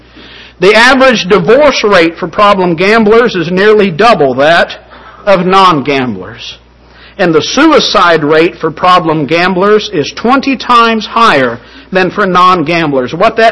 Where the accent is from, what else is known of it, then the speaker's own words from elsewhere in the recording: Oklahoma, United States; I'm originally from Oklahoma. Most of my family lives in Oklahoma.